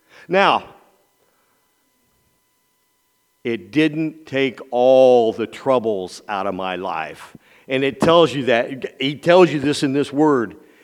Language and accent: English; Otterburn, Indiana, United States; We were raised in the Evangelical United Brethren Church in Otterburn, Indiana.